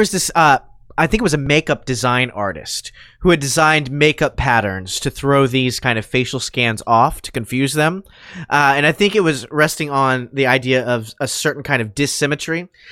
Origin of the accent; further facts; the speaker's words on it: United States; That's true, yeah. I'm an American.